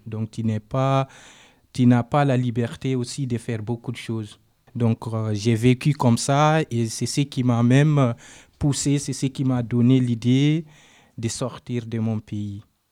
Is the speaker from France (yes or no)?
no; Conakry, Guinea; moi, je suis né à Conakry et grandi dans une commune qu'on appelle Ratoma. Et cette commune, c'est une commune de la banlieue où il y a beaucoup de violence.